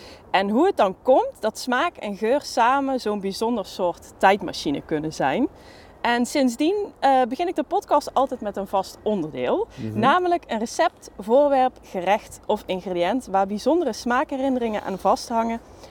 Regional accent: North Brabant/Limburg, Netherlands; ik kom dus van het Brabantse Limburgse platteland.

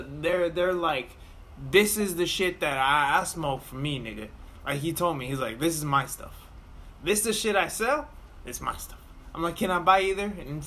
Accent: United States; Being American is fucking sick, bro. Because we get a lot of shit really cheap because people just want to get into the market over here.

